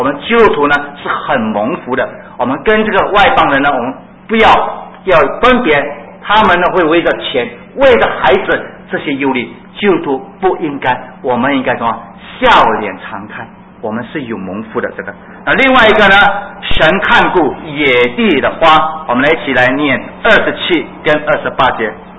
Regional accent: Singapore; 那你像我们新加坡人有什么东西？

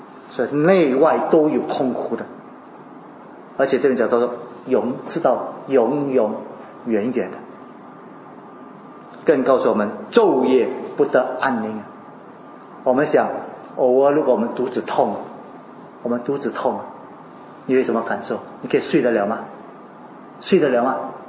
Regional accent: China; 不像我们中国人所谓的这个进入那个地狱里面

